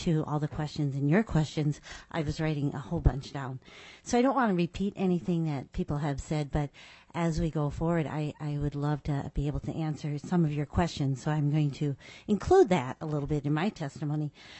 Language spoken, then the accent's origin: English; Fairbanks, Alaska, United States; from Fairbanks, Alaska, and I am the NEA director for NEA Alaska